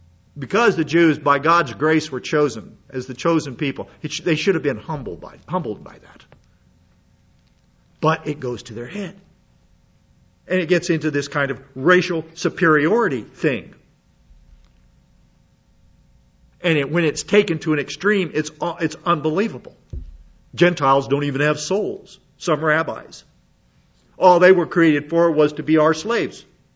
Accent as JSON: {"language": "English", "region": "South Dakota", "country": "United States", "said": "Where are you from? I'm from South Dakota, the smallest state in the Union. I'm damn proud of it."}